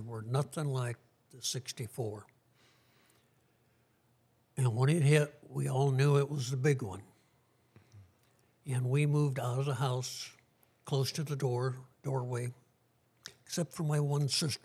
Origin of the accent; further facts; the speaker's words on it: Kodiak, Alaska, United States; Well, I was born and raised here in Kodiak. I was born July 9th, 1944.